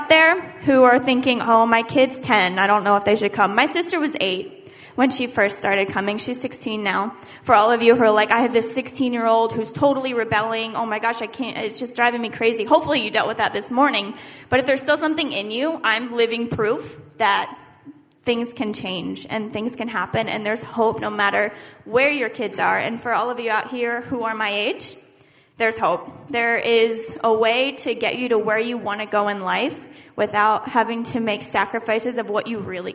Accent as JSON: {"language": "English", "region": "Texas", "country": "United States", "said": "I'm from Texas."}